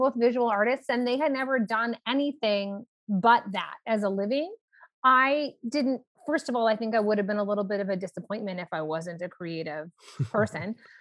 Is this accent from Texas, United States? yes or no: no; Los Angeles, California, United States; I grew up in Los Angeles, California, Hollywood adjacent.